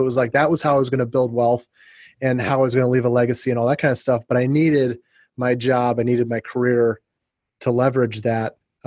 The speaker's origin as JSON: {"language": "English", "region": "Ohio", "country": "United States", "tie": "born or raised there", "also_born_or_lived": "Indiana", "said": "And I was raised in the Midwest. I went to college in Ohio and grew up in Ohio and Indiana and stuff."}